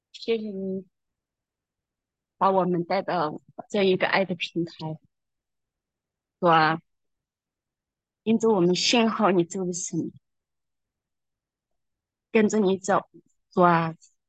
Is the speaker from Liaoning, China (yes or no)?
no; Jiangxi, China; 哦，不是的，我是江西这边的。